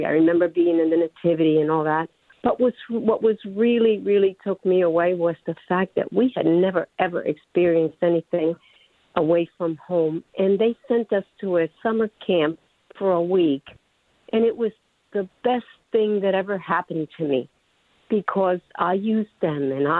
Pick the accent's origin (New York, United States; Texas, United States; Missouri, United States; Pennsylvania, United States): Pennsylvania, United States; Philadelphia; I grew up in Philadelphia. I had eight brothers and sisters, and there was an after-school program on my way home from school, which I went to St. Malachy School in Philly